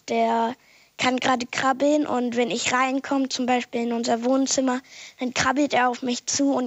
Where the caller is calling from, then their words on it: Bremen, Germany; Ich komme aus Ottersbergen in Bremen.